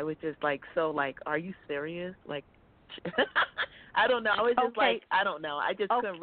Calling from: Arizona, United States; from Arizona.

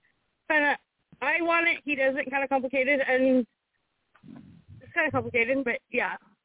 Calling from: Visalia, California, United States; Visalia, California.

